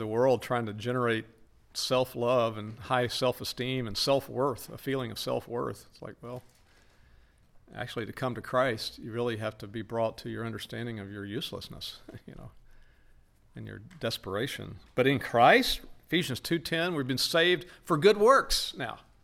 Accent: Texas, United States; I come from Texas. We create words when we need them.

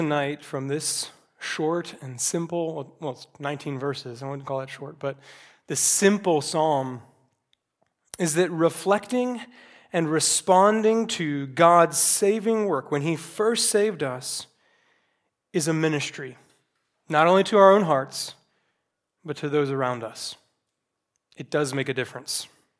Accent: the South, United States; Growing up in the South, I'd hear people say, some of my extended family, they would commonly say, well, I love the Lord.

